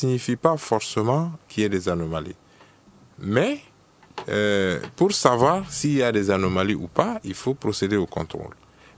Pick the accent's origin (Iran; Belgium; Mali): Mali; Comme on le dit chez nous au Mali, c'est le papier qui est tout.